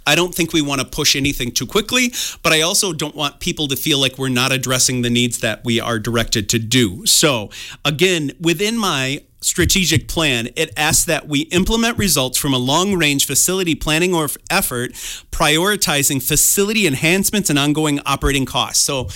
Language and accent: English; Fennimore, Wisconsin, United States; Again, I grew up in the Fenimore Boscobel area, and we knew there were some small towns around us, but it seemed like everybody went to Fenimore, right?